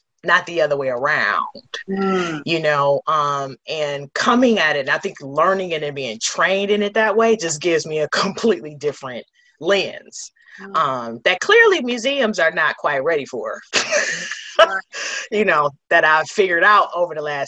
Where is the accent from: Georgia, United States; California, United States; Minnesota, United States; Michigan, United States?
Michigan, United States; Detroit; I'm originally from Detroit, and I didn't visit the DIA for the first time until I was almost 25